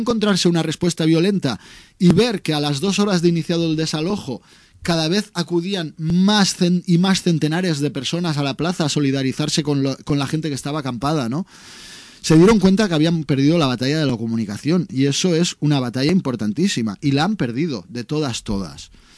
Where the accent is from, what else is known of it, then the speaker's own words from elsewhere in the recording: Barcelona, Catalonia, Spain; yo soy del barrio de Sants, aunque ya hace muchos años que no vivo, pero precisamente hace 2 o 3 años que he podido instalar el centro de operaciones musical en el barrio de Sants de nuevo.